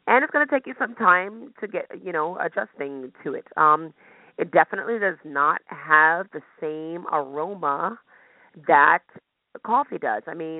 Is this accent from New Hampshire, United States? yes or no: no; New York City, New York, United States; Yes, I said blocks. I'm from New York City, so hey, I say blocks.